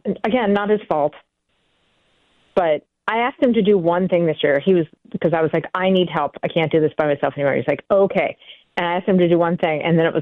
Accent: Pittsburgh, Pennsylvania, United States; Well, you know, growing up in Pittsburgh, you just you get a different feel for things.

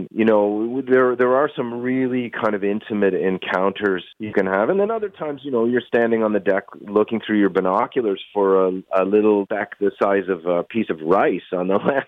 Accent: Parry Sound, Ontario, Canada; I went around thinking I was a northerner because I was from Parry Sound, barely above the 45th parallel

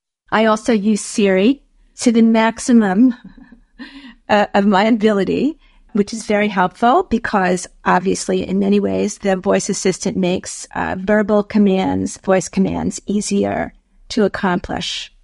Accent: New York, United States; I am from New York.

